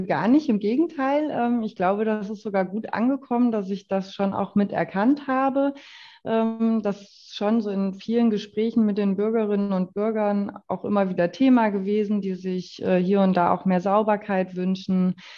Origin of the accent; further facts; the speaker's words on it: Hesse, Germany; aber schon in der nordhessischen Region, weil das tatsächlich dann doch auch meine Heimat ist